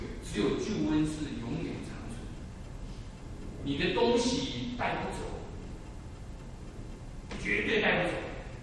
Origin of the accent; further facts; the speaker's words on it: Taiwan; 你我离乡背景，我从台湾来，你们从中国来